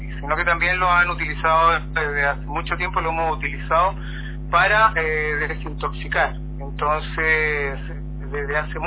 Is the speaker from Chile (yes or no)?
yes; Chile; now in Ecuador; Estoy en Ecuador, vivo acá ya unos 40 años en Ecuador, soy chileno.